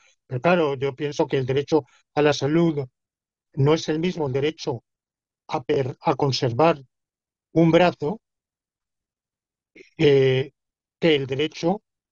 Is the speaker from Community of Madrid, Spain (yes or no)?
no; Alicante, Valencian Community, Spain; en mi tierra natal, en Alicante